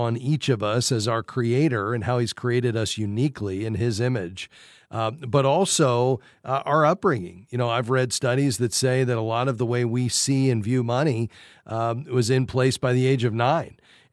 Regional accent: Fort Lauderdale, Florida, United States; Let's go down to my hometown, Fort Lauderdale.

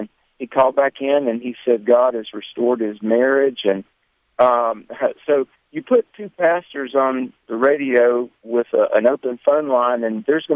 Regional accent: the South, United States; accent: Southern; We're from the South, so I guess we sound Southern.

